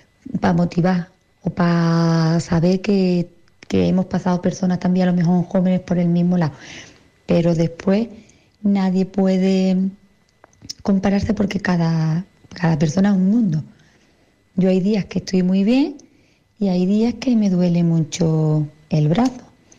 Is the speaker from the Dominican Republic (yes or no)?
no; Álora, Andalusia, Spain; tengo 36 años y soy de Álora, Málaga.